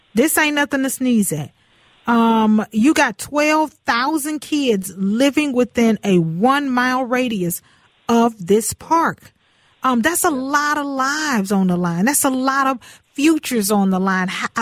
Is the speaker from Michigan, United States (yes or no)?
no; Houston, Texas, United States; I grew up in Houston's Fifth Ward. The neighborhood is amazing, but there are some pockets that are not so amazing.